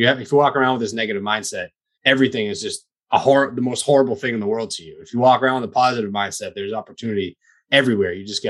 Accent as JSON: {"language": "English", "region": "Massachusetts", "country": "United States", "tie": "born or raised there", "said": "I've lived in Massachusetts my entire life, and I've never been to Martha's Vineyard."}